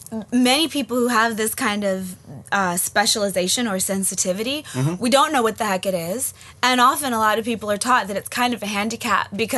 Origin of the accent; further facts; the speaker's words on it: Virginia, United States; Yes, the backwoods, like deep south, 5,000 people in my hometown, super racist, all the things.